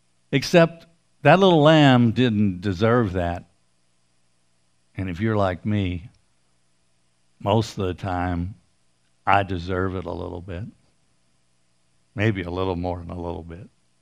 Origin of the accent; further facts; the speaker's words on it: Pennsylvania, United States; I'm from Western Pennsylvania, and I had a good friend who passed away about 10 years ago now.